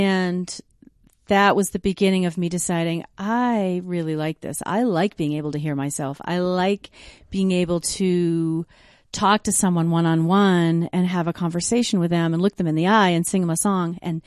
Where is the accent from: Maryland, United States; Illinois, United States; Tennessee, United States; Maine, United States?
Maine, United States; Most of the time, and I'm from Maine.